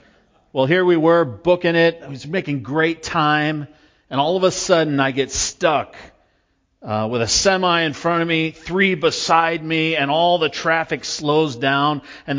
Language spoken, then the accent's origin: English; West Coast, United States; So I grew up on the West Coast, literally on the coast. My house was within 10 minutes of the Pacific Ocean.